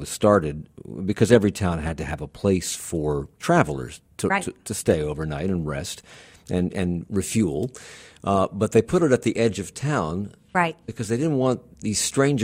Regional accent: Virginia, United States; I grew up in Virginia, but have never been to Williamsburg.

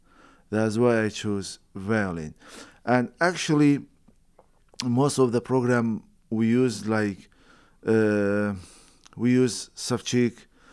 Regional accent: Kurdistan Region, Iraq; moved away as an adult; now in Kalamazoo, United States; Yes, I am from Kurdistan, north of Iraq. I came to USA and Kalamazoo 2014. And I came to study Master of Music.

